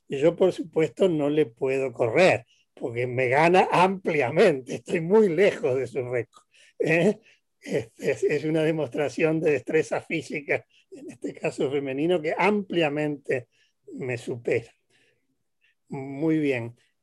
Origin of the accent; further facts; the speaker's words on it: Uruguay; moved away as an adult; Yo viví de niño y adolescente en Uruguay.